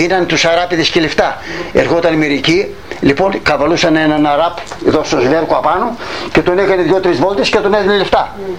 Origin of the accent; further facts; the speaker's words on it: Greece; είμαι από μέσα γέννημα θρέμα από την Οικίσανη